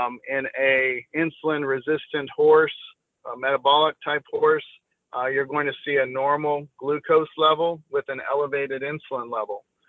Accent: Arizona, United States; Well, hi, Bobby in Arizona. That's my home state.

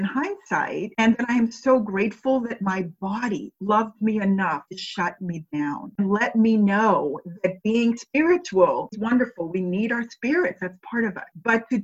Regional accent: Massachusetts, United States; So I grew up in Puritanical New England in Massachusetts

